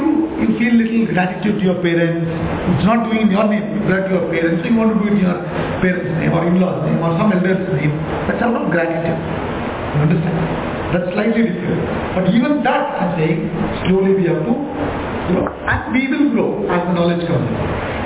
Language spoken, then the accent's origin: English; Chennai, Tamil Nadu, India; first language Tamil; English is a second language; Originally, but I am born and brought up in Chennai. So I am more of a Tamilian. I can only speak Tamil. I can't read and write Tamil. But I can read and write and speak Tamil.